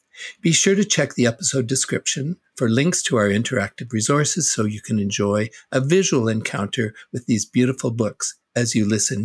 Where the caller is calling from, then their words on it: London, Ontario, Canada; I'm joining you from Eastern Canada and the lands where Western University is located in London, Ontario